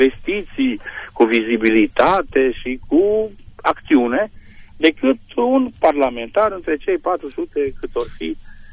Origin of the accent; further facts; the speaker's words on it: Reghin, Mureș County, Romania; born there; un oraș minunat de unde fac și eu, ca să zic, de unde m-am născut și eu, la Reghin.